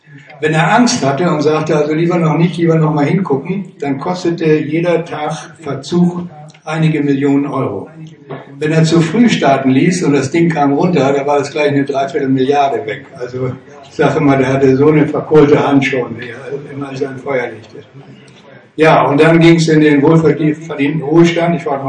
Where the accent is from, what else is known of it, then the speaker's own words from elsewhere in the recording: Namibia; moved away as an adult; now in Germany; Ich bin geboren und aufgewachsen in Namibia. Und bin mit 19 Jahren, war es glaube ich, nach Deutschland gekommen zum Studium der Physik